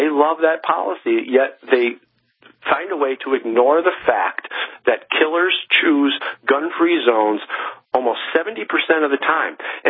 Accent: New York, United States; see, I'm from New York. I live in upstate New York, Saratoga Springs.

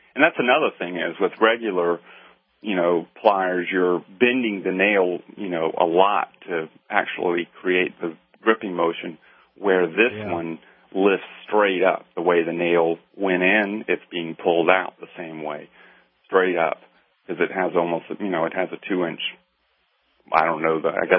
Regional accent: Charleston, South Carolina, United States; I grew up doing contracting in Charleston, South Carolina with the old Charleston homes

